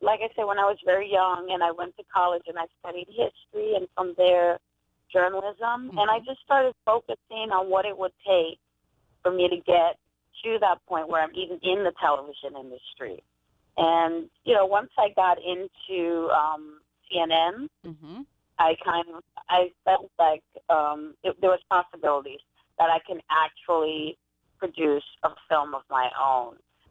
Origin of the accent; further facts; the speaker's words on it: Brooklyn, New York, United States; Ever since I was a child, I actually wanted to make a documentary film, but growing up in Brooklyn and Bushwick, I had no role models who were filmmakers.